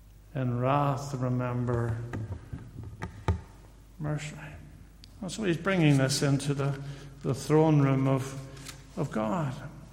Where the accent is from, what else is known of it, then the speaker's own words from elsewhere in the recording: Newtownards, Northern Ireland, United Kingdom; I come from Newton Ards, and there's a big church in Newton Ards called the Thriving Life Church. It used to be across from where I live